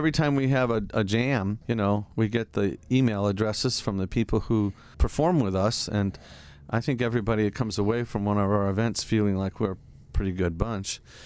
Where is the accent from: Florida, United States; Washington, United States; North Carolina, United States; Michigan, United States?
Michigan, United States; And when in my hometown, we had a new airport built. I think it was completed in about 1960.